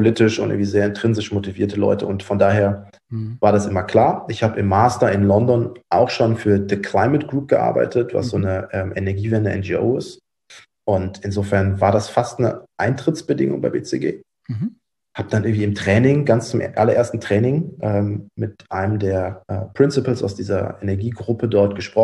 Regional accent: Cologne, North Rhine-Westphalia, Germany; bin tatsächlich in Köln geboren, aufgewachsen. Meine Eltern sind dann nach dem Studium irgendwann Richtung Köln. Und ich bin in Köln aufgewachsen, in Köln-Borz, also rechtsrheinisch schön

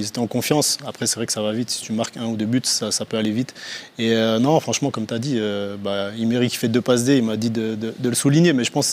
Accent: Geneva, Switzerland; en tant que Genevois

